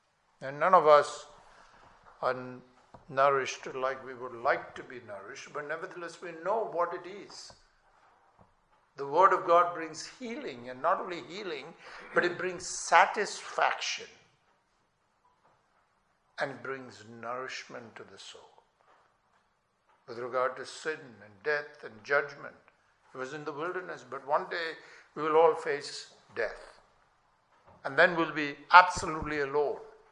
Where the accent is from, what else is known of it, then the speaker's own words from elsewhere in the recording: India; I remember growing up in India, India is prospering economically now, but then it was a very poor country.